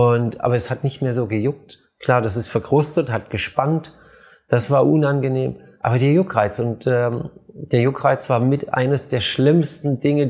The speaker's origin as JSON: {"language": "German", "region": "Swabia", "country": "Germany", "said": "ich komme aus Schwaben"}